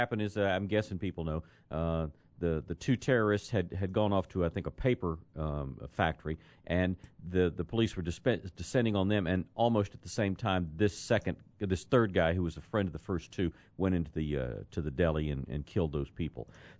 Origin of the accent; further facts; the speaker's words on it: United States; But as an American, I do wish we were better represented in this beautiful procession of world leaders.